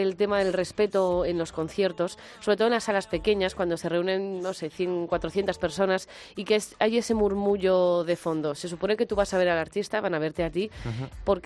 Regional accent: Pamplona, Navarre, Spain; Yo es que soy de Pamplona.

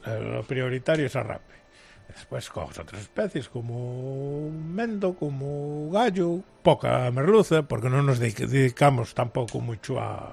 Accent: A Coruña, Galicia, Spain; Yo de Coruña, Puente Cesa.

